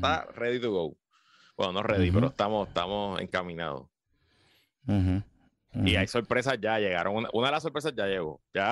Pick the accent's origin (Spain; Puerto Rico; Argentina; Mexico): Puerto Rico; Guaynabo; estoy corriendo en mi pueblo Guaynabo.